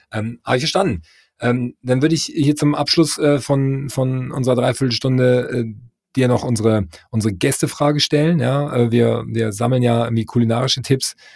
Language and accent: German; Mettmann, North Rhine-Westphalia, Germany; born there; Kreis Mettmann kann ich auch nur empfehlen, ja, als gebürtiger Mettmanner.